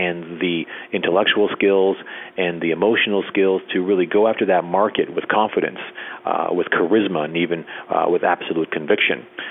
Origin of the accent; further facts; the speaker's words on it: Toronto, Ontario, Canada; I'm born and raised in Toronto, and I am Canadian. I live and reside in Toronto currently.